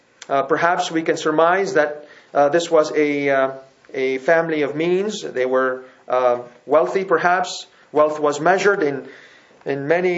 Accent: Lebanon; I grew up in Lebanon and I know the hot burning sun.

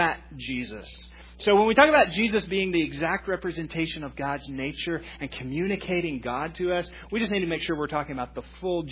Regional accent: Texas, United States; And I mean, I grew up in Texas. We just don't have trees that big.

